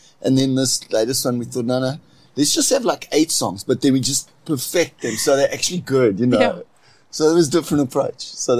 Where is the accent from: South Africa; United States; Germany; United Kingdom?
South Africa; Port Elizabeth, Eastern Cape; so I'm from the Eastern Cape, Port Elizabeth.